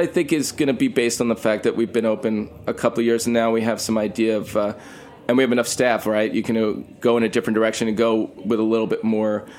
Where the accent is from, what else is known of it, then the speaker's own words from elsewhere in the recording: New York City, New York, United States; I grew up in New York my whole life. I'm a New Yorker.